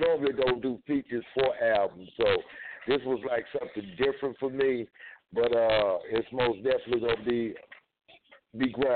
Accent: Jackson, Mississippi, United States; from out of here in Jackson, Mississippi, one of my homeboys from my hometown.

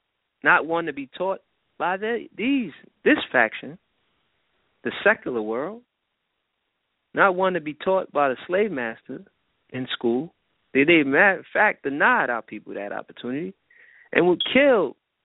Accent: United States; born there; I'm 6'5", 6'1", I'm, you know, brown and yellow, you know, I was here and this, and I was born in America.

